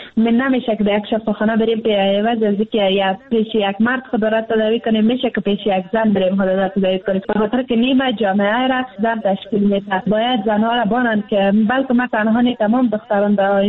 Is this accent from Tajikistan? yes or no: no; Afghanistan; ما از افغانستان هستیم، افغان هستیم.